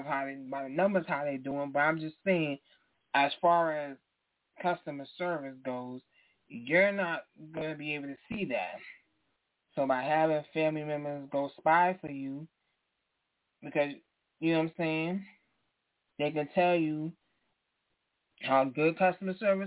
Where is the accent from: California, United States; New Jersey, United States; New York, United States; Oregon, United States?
New York, United States; New York City; For me, I am from New York City. So I think I would have started in New York City.